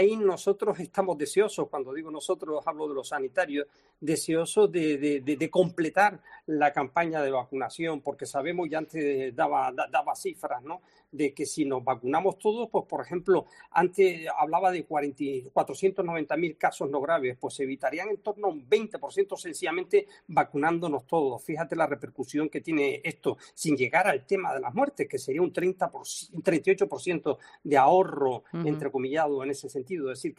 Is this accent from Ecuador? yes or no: no; Spain; me duele muchísimo como español